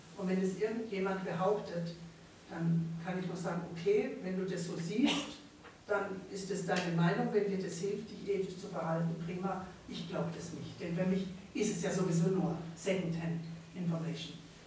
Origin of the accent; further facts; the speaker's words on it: Baden-Württemberg, Germany; also weißt du, ich komme aus Baden.